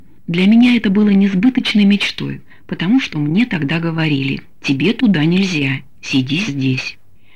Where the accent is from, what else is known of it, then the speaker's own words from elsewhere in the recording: Rybinsk, Yaroslavl Oblast, Russia; В моем родном городе Рыбинске я пела с … которым руководил мой отец.